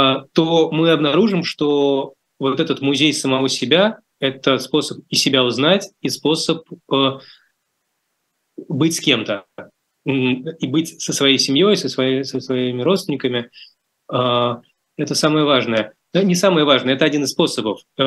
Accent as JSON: {"language": "Russian", "country": "Russia", "tie": "born or raised there", "also_born_or_lived": "Soviet Union", "said": "Мы родились в Советском Союзе, страны, которой, слава богу, уже нет. И в то же время мы взрослели в стране, которая только-только начиналась, в России."}